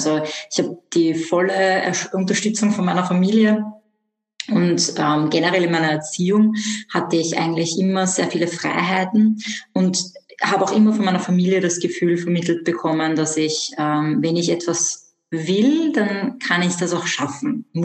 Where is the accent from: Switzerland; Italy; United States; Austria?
Austria; Vienna; Genau, also ich komme aus Wien. Ich bin auch in Wien aufgewachsen.